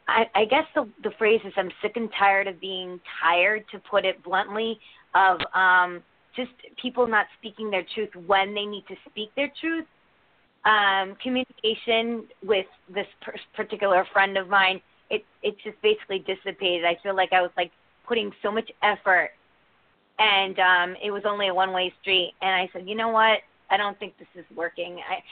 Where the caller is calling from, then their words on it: Connecticut, United States; Connecticut.